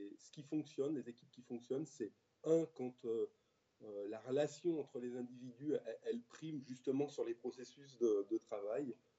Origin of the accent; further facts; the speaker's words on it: Grenoble, Auvergne-Rhône-Alpes, France; donc je suis grenoblois. Je me définis comme un montagnard citadin.